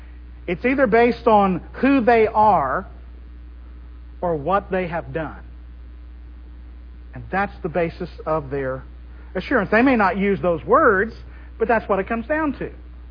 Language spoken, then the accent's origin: English; Oklahoma, United States; Now, I was from Oklahoma.